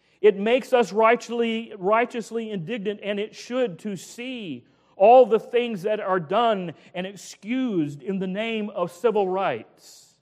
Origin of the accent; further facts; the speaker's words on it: United States; I am thankful that I am an American.